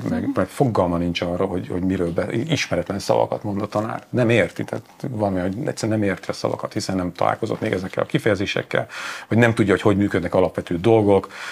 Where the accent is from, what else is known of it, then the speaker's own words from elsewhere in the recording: Borsod-Abaúj-Zemplén, Hungary; Éltem velük együtt, borsodi gyerek vagyok, az Empléni, de borsodi gyerek vagyok